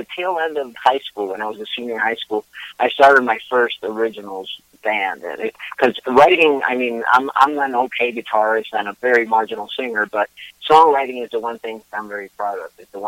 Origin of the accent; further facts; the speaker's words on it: Puerto Rico; I'm originally from Puerto Rico, but I've lived in and out of Puerto Rico all my life. And I was calculating the other day that more than half my life I spent away from Puerto Rico, and I'm 55